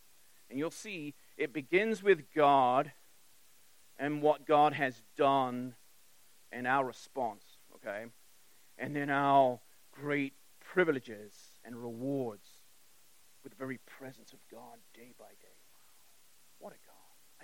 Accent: England, United Kingdom; the question that I had when I was a little kid growing up in England

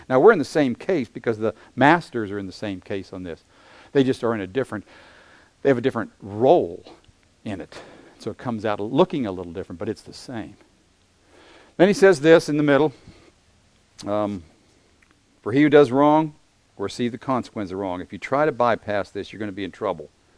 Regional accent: United States; because I am an American in the 21st century now, who has the opportunity to teach the Word of God, I have been given an enormous opportunity.

